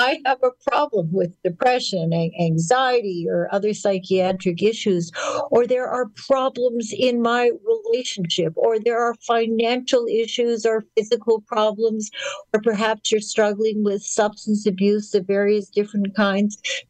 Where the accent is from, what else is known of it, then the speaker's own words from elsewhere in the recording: Winnipeg, Manitoba, Canada; and also for my hometown paper in Winnipeg, the Winnipeg Jewish Post and News.